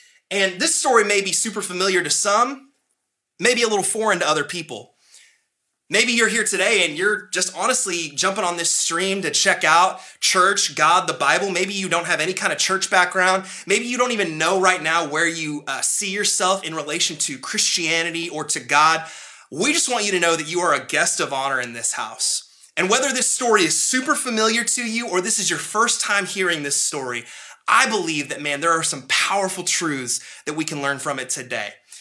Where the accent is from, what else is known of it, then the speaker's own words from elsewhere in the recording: Dallas, Texas, United States; now in Washington, United States; So growing up in Dallas and having my family in Dallas for a long time up until we moved up to Washington, there are these places in Dallas